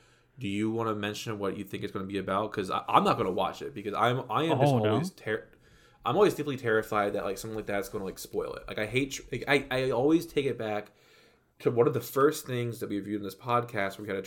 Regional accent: United States; Again, I am very American and it's embarrassing sometimes.

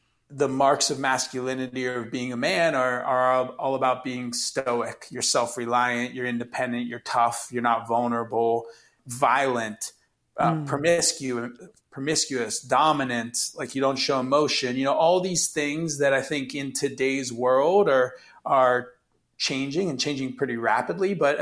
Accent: Youngstown, Ohio, United States; Yes, I grew up in a town called Youngstown, Ohio. Nowadays, it could be considered a suburb of Cleveland.

